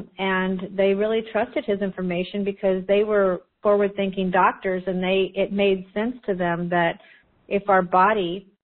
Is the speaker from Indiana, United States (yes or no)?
yes; Muncie, Indiana, United States; I was from Muncie, Indiana, and I'd never heard anything such of all these things.